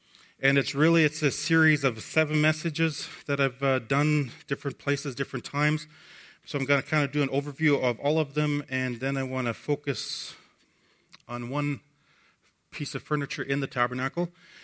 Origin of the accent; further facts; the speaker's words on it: Buffalo Head Prairie, Alberta, Canada; moved away as an adult; I grew up in Buffalo Head Prairie, the best place. It's kind of almost like the promised land.